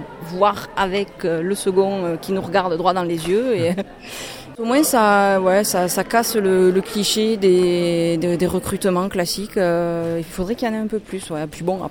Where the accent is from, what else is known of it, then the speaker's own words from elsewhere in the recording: Villefranche, France; 32 ans, je suis de Villefranche